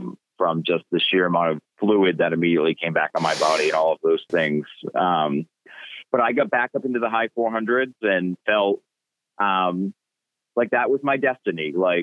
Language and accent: English; Rhode Island, United States; So I had an opportunity to move to California. I lived in Rhode Island at the time, my home state, moved to California.